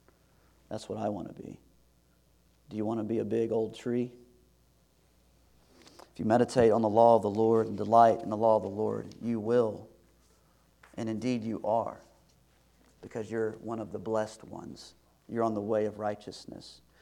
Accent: Texas, United States; probably because I grew up in East Texas, and there's trees everywhere.

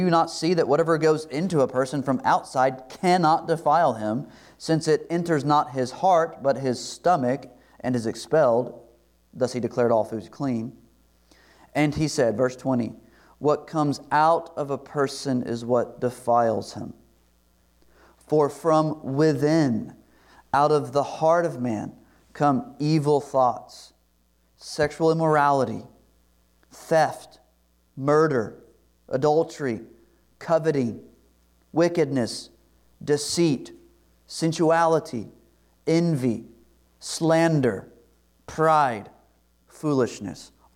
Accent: Eustis, United States; It's far away from the metropolis of even my hometown, Eustis, much less the great metroplex of Dallas-Fort Worth.

